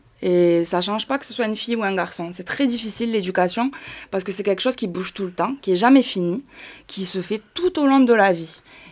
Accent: France; j'ai grandi en France, enfin, dans une république.

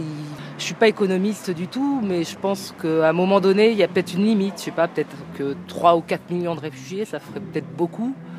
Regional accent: France; moi, je serai acceptée partout, parce que je suis française.

